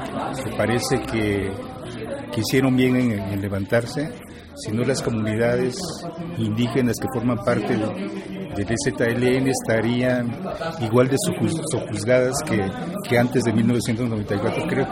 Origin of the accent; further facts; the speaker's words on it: Chiapa de Corzo, Chiapas, Mexico; now in Mexico City, Mexico; escribo poesía, ensayos, relatos. Soy de Chapa de Corzo y vivo en la Ciudad de México.